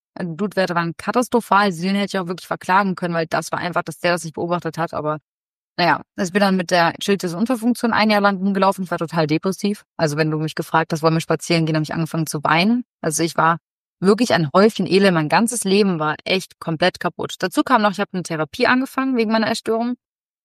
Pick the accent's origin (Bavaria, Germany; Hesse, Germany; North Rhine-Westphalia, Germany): North Rhine-Westphalia, Germany; Cologne; born there; bin nach Köln gezogen, wieder zurück zu meinem Geburtsort